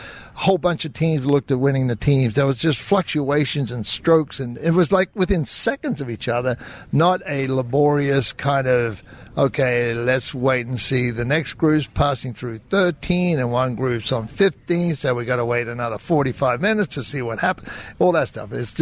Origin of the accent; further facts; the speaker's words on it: Queensland, Australia; I said, well, I grew up on the Great Barrier Reef. I dive with sharks.